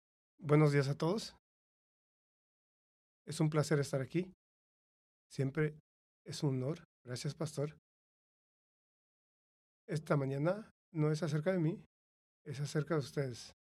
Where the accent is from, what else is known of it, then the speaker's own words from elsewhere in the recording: Iowa, United States; soy de Iowa. Cuando digo Iowa, ¿qué es lo que piensan?